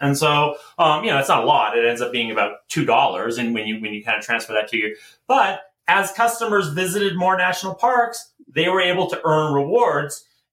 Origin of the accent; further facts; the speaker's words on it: Canada; I'm Canadian